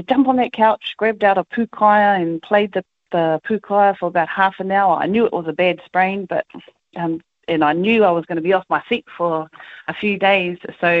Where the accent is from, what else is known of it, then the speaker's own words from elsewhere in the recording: Napier, Hawke's Bay, New Zealand; I grew up in Napier. I come from lots of places, Ngāti Rehia, Ngāti Iwe Pōhatu, down the Whanganui River, Tamaupoko, and Ngāti Tū Wharetoa.